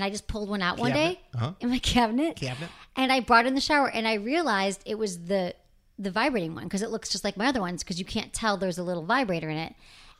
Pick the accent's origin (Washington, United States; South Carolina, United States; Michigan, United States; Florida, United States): Michigan, United States; accent: Michigan; There goes my Michigan accent